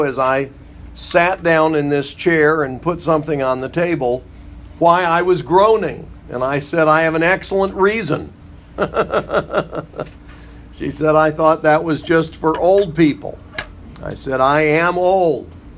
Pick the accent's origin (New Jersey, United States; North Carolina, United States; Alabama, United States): North Carolina, United States; Montreat; one of my friends growing up in Montreat, North Carolina.